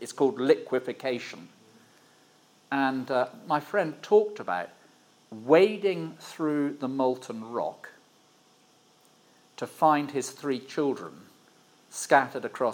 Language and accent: English; South West England, United Kingdom; I come from the West Country, down in Cornwall, and we go back there often.